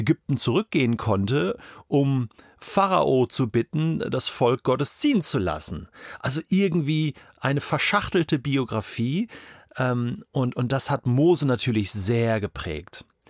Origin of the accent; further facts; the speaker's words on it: Germany; Ich meine, ich komme aus Deutschland, ich habe eine deutsche Prägung, eine westeuropäische Prägung.